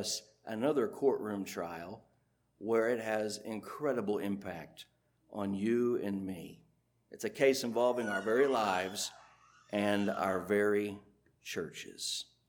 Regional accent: Evansville, Indiana, United States; I grew up in Evansville, so don't hold that against me too much

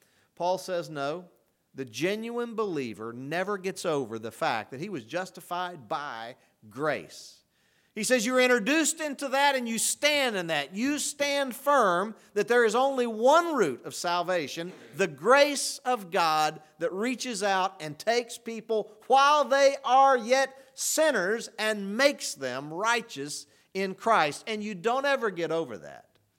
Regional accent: Arkansas, United States; I'm from Arkansas.

